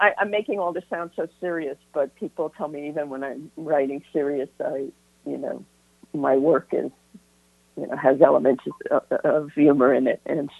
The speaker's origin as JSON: {"language": "English", "region": "New York", "country": "United States", "tie": "born or raised there", "said": "I think it does go back to growing up in the Catskills, because things were just all larger than life, and the craziest stuff went on."}